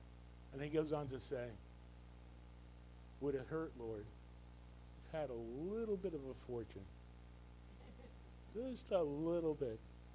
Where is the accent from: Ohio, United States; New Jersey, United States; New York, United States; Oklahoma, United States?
New Jersey, United States; Parallel parking is not a problem for me. I grew up in North Jersey.